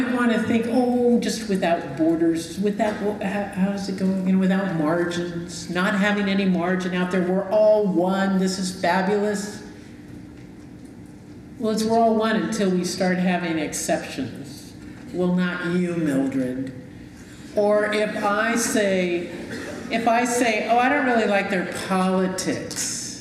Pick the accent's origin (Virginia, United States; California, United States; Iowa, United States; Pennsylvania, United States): California, United States; Well, I'm a Californian, and we know our freeways, and they're long and skinny.